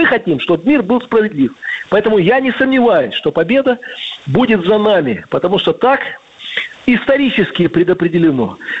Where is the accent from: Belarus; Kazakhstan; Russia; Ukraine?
Belarus; А мы, белорусы, были и будем рядом